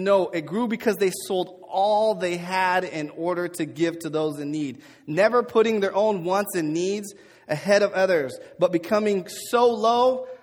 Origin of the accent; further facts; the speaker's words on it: Portland, United States; But growing up in Portland in the neighborhood I did, I know people who didn't eat until they got to school.